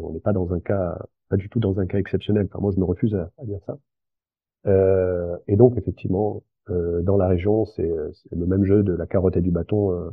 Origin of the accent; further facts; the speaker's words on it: Lyon, Auvergne-Rhône-Alpes, France; also born or lived in Damascus, Syria / Saint-Étienne; Et j'ai grandi d'abord dans la Loire, près de Saint-Étienne. Puis on va dire au collège, on est parti à Lyon, où j'ai passé mon adolescence. Puis finalement, je suis monté à Paris pour poursuivre mes études au niveau master.